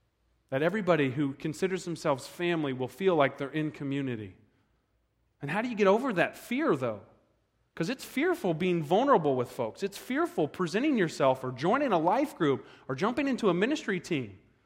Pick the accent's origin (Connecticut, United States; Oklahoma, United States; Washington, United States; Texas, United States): Oklahoma, United States; now in Fresno, United States; You know, for me growing up in Oklahoma, it was hot, like here in Fresno